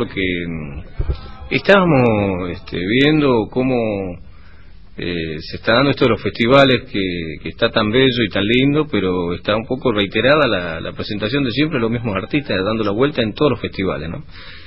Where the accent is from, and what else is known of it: Argentina